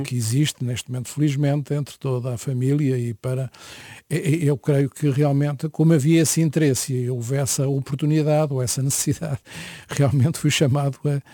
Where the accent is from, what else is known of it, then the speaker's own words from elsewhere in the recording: Viseu, Portugal; Eu sou natural de Viseu